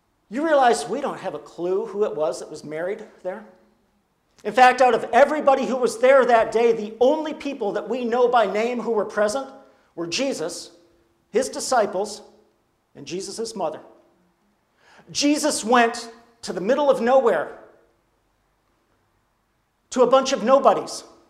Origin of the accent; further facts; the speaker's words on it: Marlette, Michigan, United States; And when I say I'm from Marlette, it's not even enough for me to say I'm from Marlette, Michigan, because people in Michigan have no idea where Marlette is.